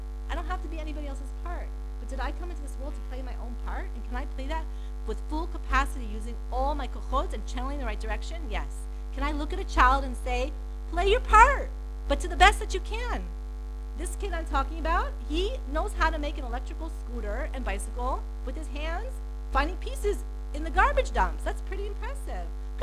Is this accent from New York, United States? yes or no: no; Piedmont, California, United States; I grew up in Piedmont, which is like a little tiny city.